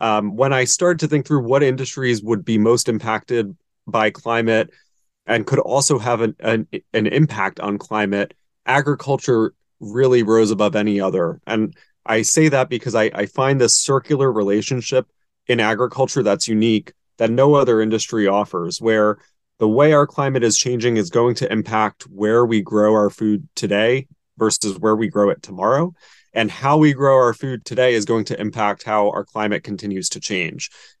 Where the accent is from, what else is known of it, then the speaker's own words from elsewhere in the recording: New York, United States; I grew up in New York's Hudson Valley, so I was fortunate to be around agriculture for much of my childhood.